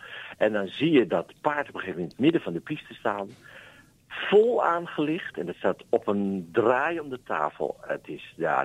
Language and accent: Dutch; Netherlands